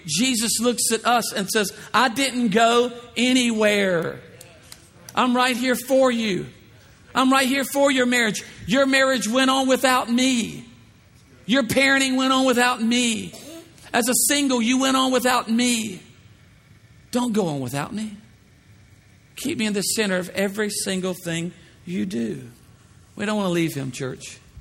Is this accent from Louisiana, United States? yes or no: yes; Louisiana, United States; It's a long sentence, but we are smart people. We are from Louisiana.